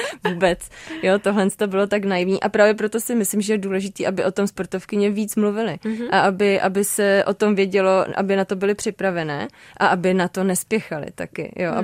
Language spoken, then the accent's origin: Czech; Opava, Moravian-Silesian Region, Czechia; now in Prague, Czechia; Takže v tomhle jako já si Prahu úplně užívám, protože sice jsem z Opavy, ale Praha mi přijde teď jako takový vlastně maloměsto